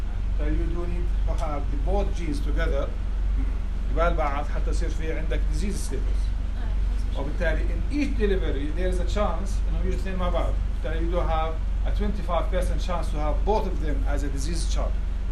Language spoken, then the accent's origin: Arabic; Syria; أنا سوري أنا بطول عليكم